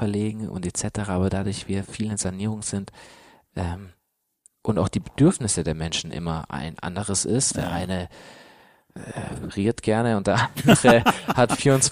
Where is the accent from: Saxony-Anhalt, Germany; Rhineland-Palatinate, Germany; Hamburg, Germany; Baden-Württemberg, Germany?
Baden-Württemberg, Germany; Aber ich komme ja wieder jetzt aus dem Schwabenländle.